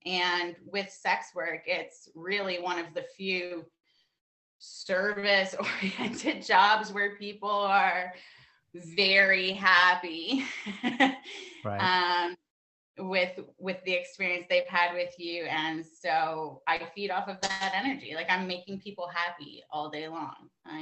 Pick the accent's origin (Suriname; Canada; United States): Canada; Born and raised in Canada.